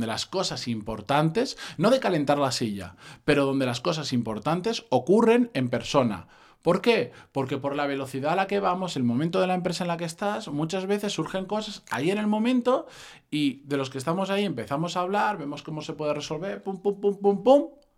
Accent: Benidorm, Valencian Community, Spain; Yo de donde soy originalmente, yo soy de Benidorm.

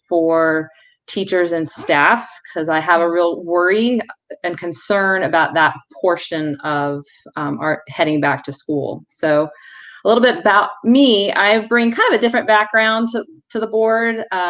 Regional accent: Virginia Beach, Virginia, United States; I grew up in Virginia Beach. I traveled a lot in my last life as an IT consultant, so I've seen a lot of places in this country, and I still just love Virginia Beach.

